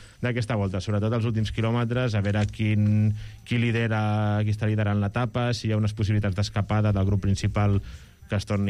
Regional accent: Catalonia, Spain; born or raised there

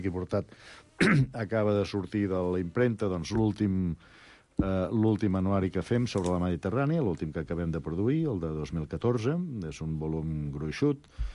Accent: Tarragona, Catalonia, Spain; som de Tarragona i de Valls

